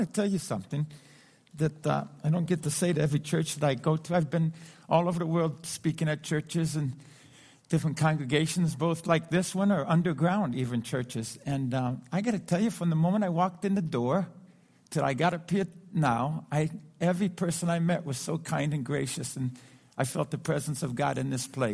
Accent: Philippines; Amy and Adam, I'm from the Philippines in Asia, so I don't have a watch.

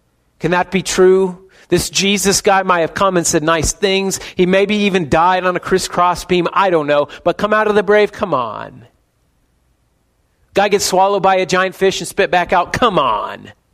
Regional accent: United States; I mean, I'm American. I don't like people telling me what to do. It's not in my blood.

